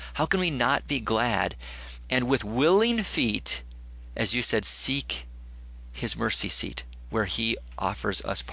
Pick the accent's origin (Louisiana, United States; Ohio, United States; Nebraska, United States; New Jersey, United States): Nebraska, United States; Valentine; it's not like they go out to Valentine, my hometown. It's one of the darkest places on the right in the middle of the United States.